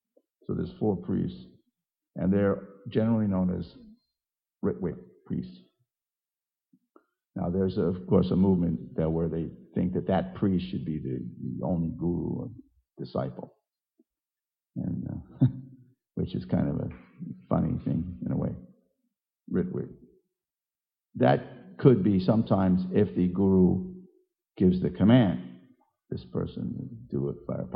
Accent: New York, United States; But I know when I grew up in New York

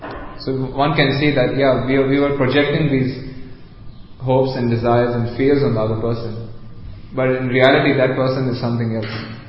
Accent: India; In fact, I'm from India, there's this Bollywood.

